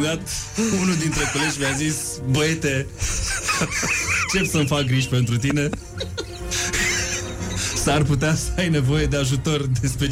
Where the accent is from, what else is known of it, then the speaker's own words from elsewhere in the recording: Bacău, Bacău County, Romania; now in Bucharest, Romania; eu eram un băiat de la Bacău venit în București să învingă, să reușească.